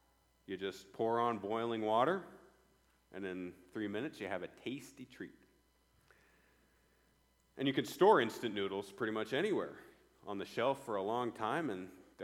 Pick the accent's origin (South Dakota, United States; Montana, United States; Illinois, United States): Montana, United States; Malta; But he was my pastor growing up in Malta. He was Michelle's pastor as well. We were in the same church growing up with Pastor Dan, leading the flock. He came to Malta when I was 4 years old